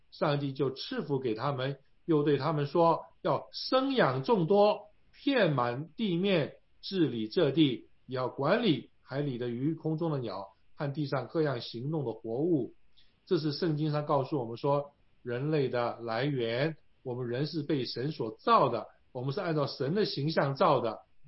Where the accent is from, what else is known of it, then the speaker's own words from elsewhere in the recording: China; 在中国呢，受到百年羞辱之后呢，这个我们中国人都很相信这个天演、物竞、淘汰、天择等等的这些术语呢，